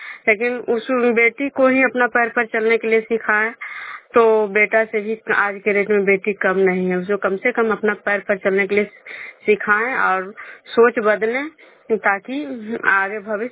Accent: Bishnupur, Bihar, India; बिष्णुपुर ग्राम खजरा पंचायत नालंदा जिला नरसा प्रखंड के निवासी हूँ।

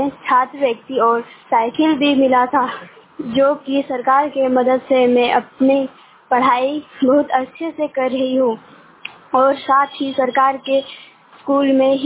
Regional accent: Jharkhand, India; मैं गिरिडीह मोबाइल वाणी से बोल रही हूँ। ग्राम पंचायत करहलबारी गिरिडीह प्रखंड की रहने वाली हूँ। मैं 10वीं कक्षा में पढ़ती हूँ।

